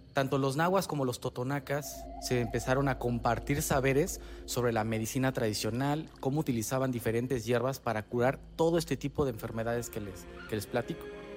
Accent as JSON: {"language": "Spanish", "region": "Puebla", "country": "Mexico", "tie": "born or raised there", "said": "quiero invitar a quienes no conocen mi pueblo que vengan a esta zona de Puebla, en la Sierra Norte"}